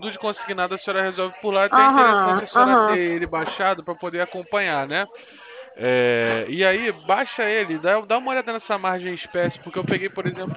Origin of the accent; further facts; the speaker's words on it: Rio de Janeiro, Brazil; Eu sou aqui do centro do Rio